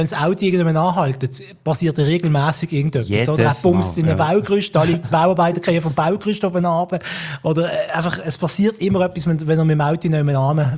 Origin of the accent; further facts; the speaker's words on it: Switzerland; dass das bei uns in der Schweiz und in den deutschsprachigen Ländern, dass das so ein Thema ist.